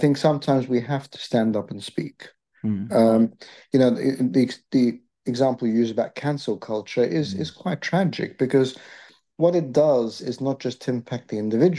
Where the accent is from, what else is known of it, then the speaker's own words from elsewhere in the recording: Australia; also born or lived in Egypt; now in United Kingdom; I myself was born in Egypt, but grew up in Australia. I've been here for 30 years.